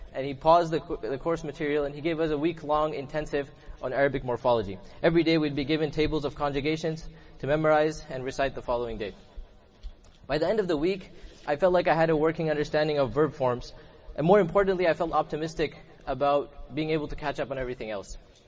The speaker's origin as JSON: {"language": "English", "town": "Seattle", "region": "Washington", "country": "United States", "lives_now": "Chicago, United States", "said": "I'm from Seattle, Washington. Though my hometown is thousands of miles away from Chicago"}